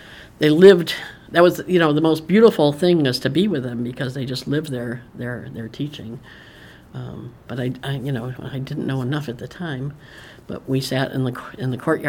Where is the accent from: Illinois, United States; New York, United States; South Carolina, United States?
New York, United States; Utica; After being in New York City, I moved up back to Utica, which is my hometown, to take care of my parents